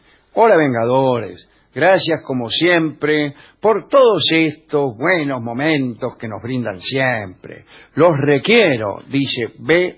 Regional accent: Argentina; estos robos que realmente me avergüenzan a mí como argentino.

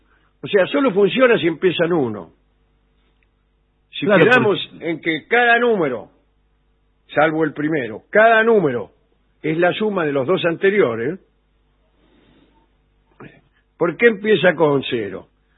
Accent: Caballito, Buenos Aires, Argentina; now in Alicante, Spain; Sí, abrazo desde Alicante. … de Caballito.

